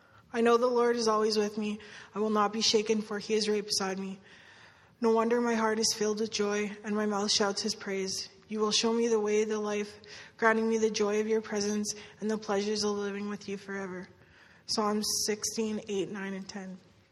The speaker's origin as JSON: {"language": "English", "town": "Medicine Hat", "region": "Alberta", "country": "Canada", "said": "I'm 29 years old. I'm from Medicine, Alberta. I'm one of seven kids in my family."}